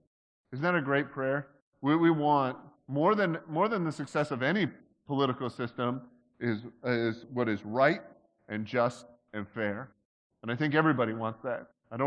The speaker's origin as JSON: {"language": "English", "country": "Canada", "said": "So, I'm Canadian, too, and I use that as my license to be an exterior critic of your entire system. I come from a land where we have a whole bunch of different parties"}